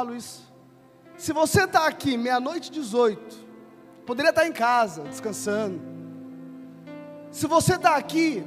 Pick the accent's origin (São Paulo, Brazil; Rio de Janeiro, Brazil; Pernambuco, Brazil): São Paulo, Brazil; eu nasci e fui criado no Grajaú de São Paulo, extremo sul, Interlagos, Vila Natal